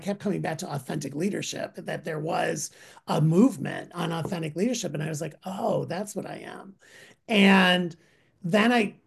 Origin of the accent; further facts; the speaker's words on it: Midwest, United States; born there; I was born in the Midwest and worked for a fireman and policeman.